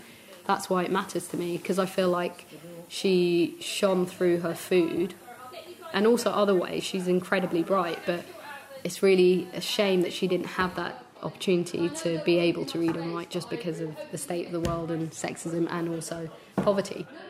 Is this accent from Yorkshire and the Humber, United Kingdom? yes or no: no; London, United Kingdom; now in Bristol, United Kingdom; I grew up in London and my family are still there, and I miss Somali food essentially when I moved to Bristol